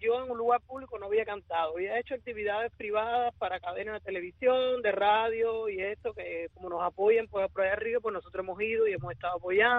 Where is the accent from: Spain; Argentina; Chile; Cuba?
Cuba; somos cubanos, y estemos donde estemos, pues sencillamente tenemos el derecho porque somos nacidos en Cuba